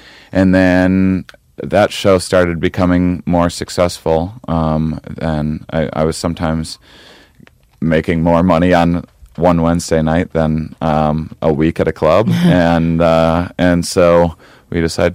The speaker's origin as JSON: {"language": "English", "region": "Wisconsin", "country": "United States", "said": "I'm from Wisconsin originally, and for Christmas."}